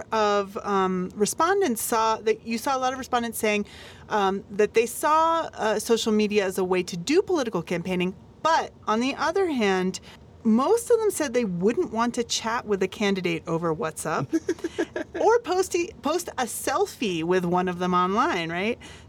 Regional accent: United States; I mean, if you're as an American, I end up watching all the debates that are in the United States.

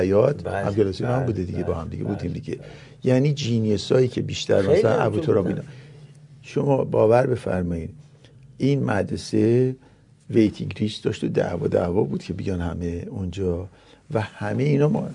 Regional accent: Nahavand, Hamadan, Iran; 3 سال اونجا بودم، هنوز که هنوزه هر بار پشت تلویزیون میبینم که از اونجا میاد، از شهر عزیزم نهاوند

